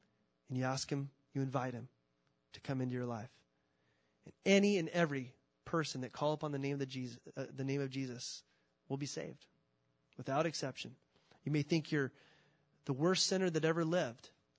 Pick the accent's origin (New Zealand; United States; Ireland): United States; California; I grew up in California.